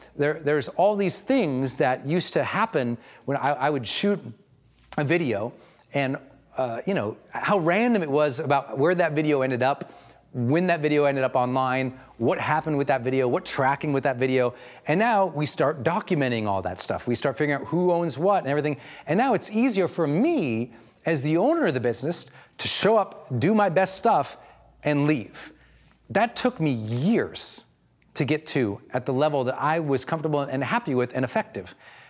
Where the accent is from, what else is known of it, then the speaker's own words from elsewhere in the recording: Montana, United States; which I wanted to do because I'm from Montana. I'm so cheap.